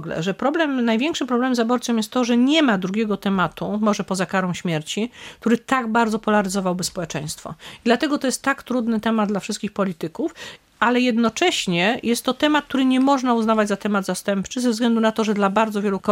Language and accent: Polish; Łódź, Łódź Voivodeship, Poland; Ja jestem akurat z Łodzi.